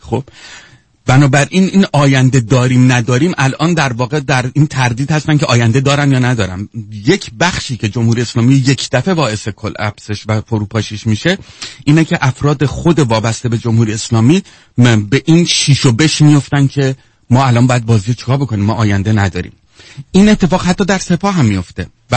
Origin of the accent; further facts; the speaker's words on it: Tehran, Tehran Province, Iran; من تش با ته دسته داره، یعنی از خانواده های قدیمی تهران هستم، در هیچ طرف هم هیچ نسبتی نه با کردی نه تو با ترکی، هیچ کسی ندارم.